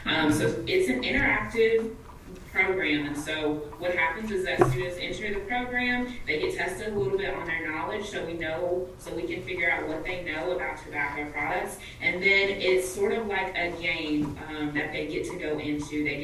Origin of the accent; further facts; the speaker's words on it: Texas, United States; I am from East Texas, another small community.